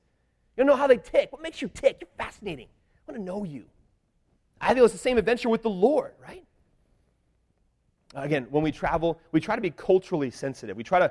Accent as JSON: {"language": "English", "country": "United States", "said": "it's frustrating for me sometimes as we travel because I'm an American."}